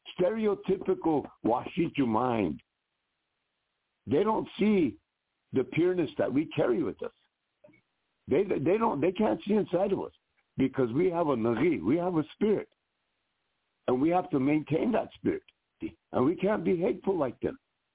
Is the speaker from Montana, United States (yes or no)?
no; South Dakota, United States; I said, I'm from South Dakota, I'm Oglala. I said, I'm down here in Pomo country.